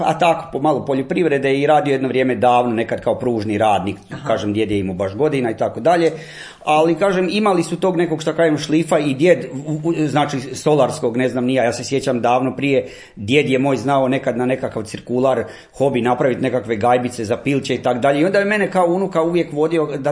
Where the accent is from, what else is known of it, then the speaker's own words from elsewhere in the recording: Staro Petrovo Selo, Brod-Posavina County, Croatia; iz Starog Petrovog sela. Rodom sam baš i rođen sam u Starom Petrovom selu, odakle su i moj otac